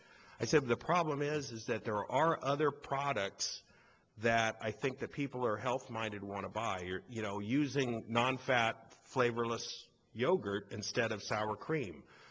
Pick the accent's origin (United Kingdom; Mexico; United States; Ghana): Mexico; I was from Mexico, and I looked at the nutritional information